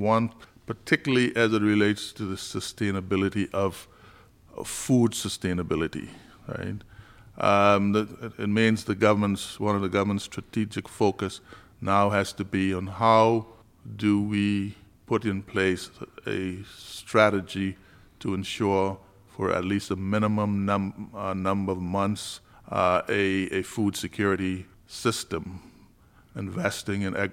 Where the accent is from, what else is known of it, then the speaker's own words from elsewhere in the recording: North Caicos, Turks & Caicos Islands; Well, I grew up, I knew a little bit, because I grew up in North Caicos.